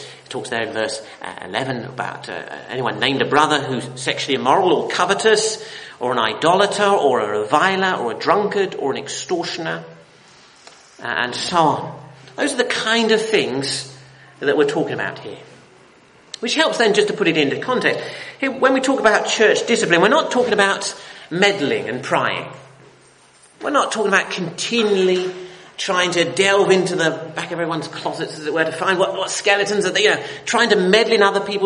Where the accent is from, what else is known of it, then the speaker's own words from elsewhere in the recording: United Kingdom; We're very British, most of us, and we're very polite.